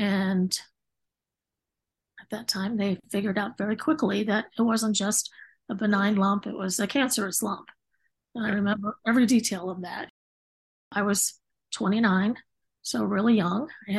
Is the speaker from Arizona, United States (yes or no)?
yes; Phoenix, Arizona, United States; also born or lived in Fort Wayne, Indiana / upstate New York; I was born in Fort Wayne, Indiana, so technically I'm a Hoosier. Family moved to upstate New York, and then when I was in first grade, we moved to Arizona. So I actually grew up in Phoenix and Scottsdale.